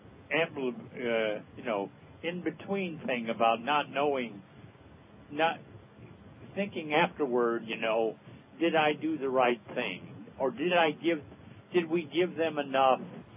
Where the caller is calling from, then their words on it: Washington, United States; I'm calling from Central Washington.